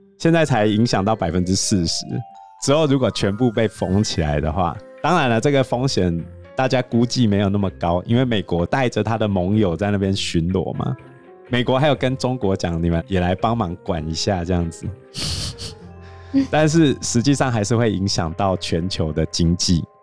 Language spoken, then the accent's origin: Chinese; Taiwan; 我觉得身为一个台湾人，我实在有点难以理解这种宗教狂热啊。